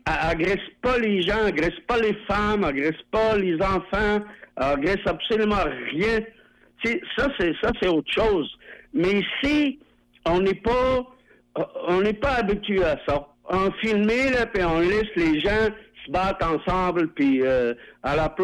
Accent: Morocco; Moi, là, je viens du Maroc, OK?

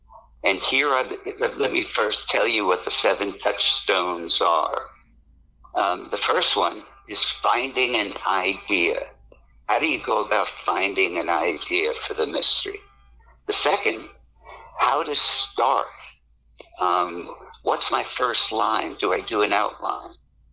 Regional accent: New York, United States; accent: New York; That rolls off a little bit easier with my New York accent.

